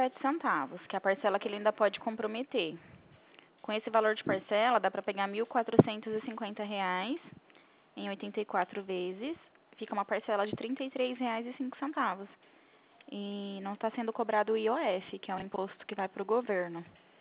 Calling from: Presidente Prudente, São Paulo, Brazil; Eu falo de Presidente Prudente, São Paulo.

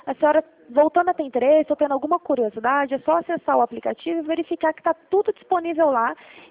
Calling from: São José dos Campos, São Paulo, Brazil; Eu falo aqui de São José dos Campos.

